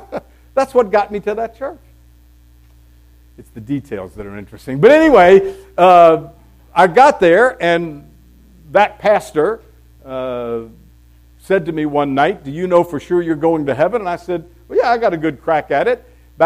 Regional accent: Florida, United States; I grew up in Florida, and all the girls I dated when I got to be a teenager went to Baptist churches

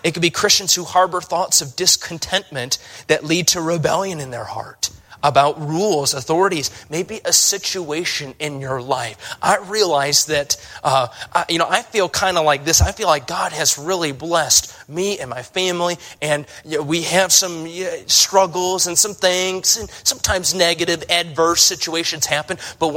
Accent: Chicago, Illinois, United States; I'm from Chicago, and so I know Michael Jordan, at least.

